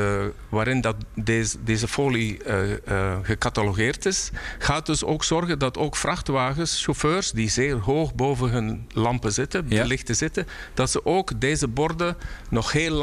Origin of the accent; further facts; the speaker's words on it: Flanders, Belgium; Als Vlaming mag ik daar wel, mag ik er ook wel trots op zijn.